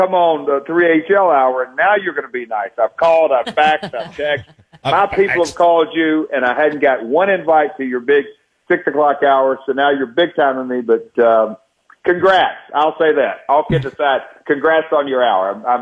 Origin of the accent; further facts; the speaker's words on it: Nashville, Tennessee, United States; especially getting to do it here in my hometown. And Adam Noose and the entire Nashville Sounds gang